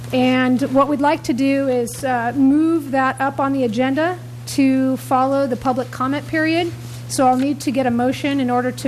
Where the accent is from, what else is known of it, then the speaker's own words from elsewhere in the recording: Ireland; Happy St. Pat. I'm Irish too.